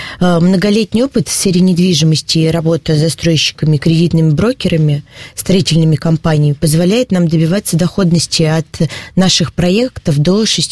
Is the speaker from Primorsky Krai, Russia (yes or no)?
no; Perm, Perm Krai, Russia; я сама родилась в Перми, училась здесь в школе, и у меня здесь живет семья, близкие люди, друзья, приятели.